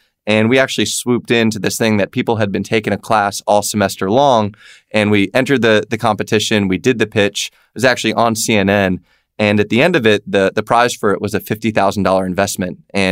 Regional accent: New York, United States; also born or lived in Georgia; So I was born in New York, but I'm from Atlanta. So what I mean by that is grew up in New York till I was 8, parents divorced, moved down to Atlanta with my dad and 2 brothers, been here ever since

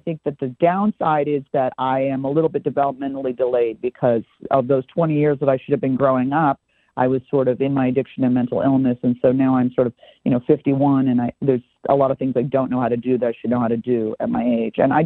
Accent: Hollywood, California, United States; My father, you know, I grew up in Hollywood.

